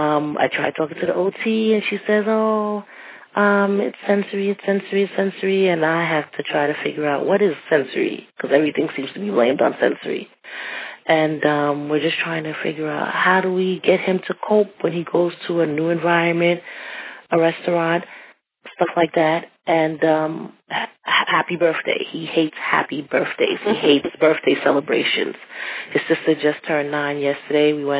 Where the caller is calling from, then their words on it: Brooklyn, New York, United States; from Brooklyn, New York.